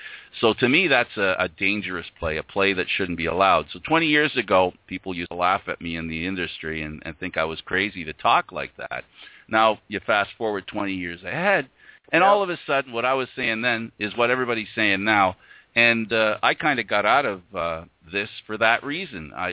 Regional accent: Canada; of course I am Canadian. I was born here. I spend a lot of time in a winter climate.

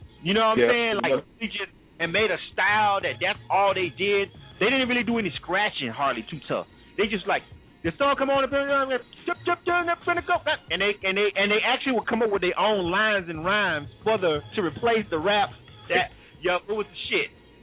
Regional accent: Panama City, Florida, United States; So, now me personally, I'm from Panama City, Florida.

